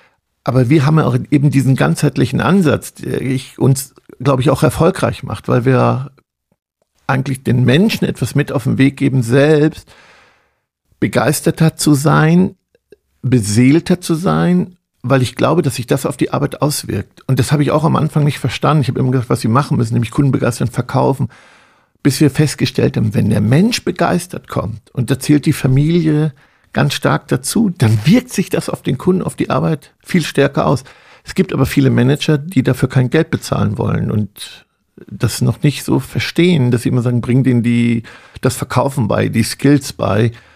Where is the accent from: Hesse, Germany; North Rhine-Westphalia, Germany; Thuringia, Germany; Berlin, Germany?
North Rhine-Westphalia, Germany; wir kommen ja aus Ostwestfalen